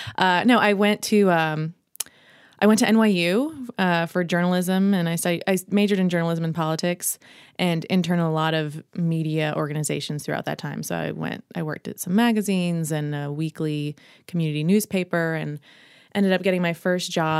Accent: Massachusetts, United States; Massachusetts.

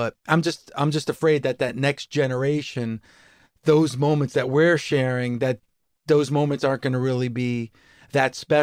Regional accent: New Jersey, United States; The first place I went to was the Meadowlands because I'm from Jersey.

